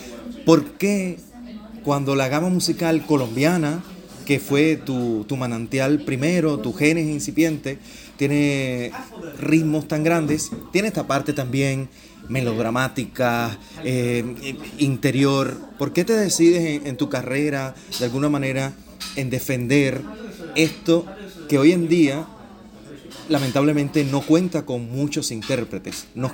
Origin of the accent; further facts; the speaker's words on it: Camagüey, Cuba; yo soy camagüeyano, los camagüeyanos somos, nos llaman como de alguna manera los intelectuales de Cuba, porque cuidamos mucho el español, cuidamos las maneras de expresión